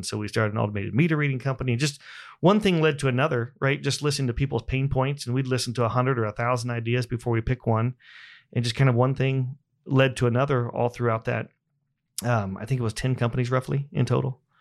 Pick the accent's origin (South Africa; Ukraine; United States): United States; Buck Creek, Indiana; So I grew up in Indiana on a small farm about an hour north of here. So ag is near and dear to my heart.